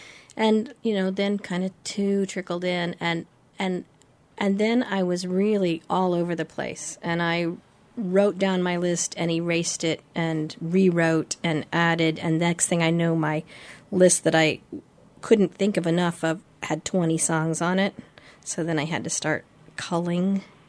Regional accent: Sitka, Alaska, United States; also born or lived in Georgia / Oklahoma / Germany / Illinois; I was an Army brat, so I was born in Georgia and lived in Oklahoma and Germany and Illinois and North Carolina and then up in the interior of Alaska and then very briefly down in Washington State

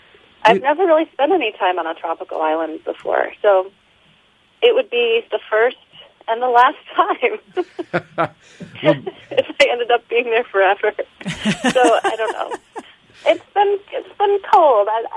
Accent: Michigan, United States; moved away as an adult; now in Sitka, United States; Sure. I arrived in 2000, and I came from Michigan. I just had graduated from college, and I came as an AmeriCorps volunteer.

